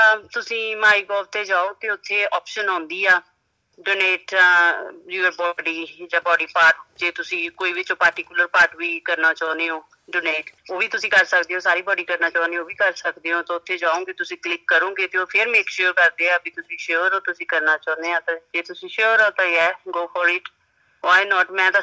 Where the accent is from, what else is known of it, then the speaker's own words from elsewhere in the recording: Punjab, India; ਮੈਂ ਪੰਜਾਬ ਤੋਂ ਮੈਂ ਬਿਲੋਂਗ ਕਰਦੀ ਹਾਂ